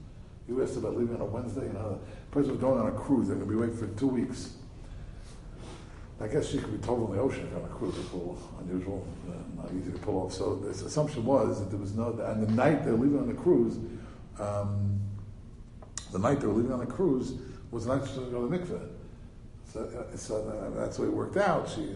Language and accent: English; Teaneck, New Jersey, United States; I guess when I grew up in Teaneck, you know, there was basically not much of a community in Teaneck, so the woman went to Washington Heights, to the mikveh here.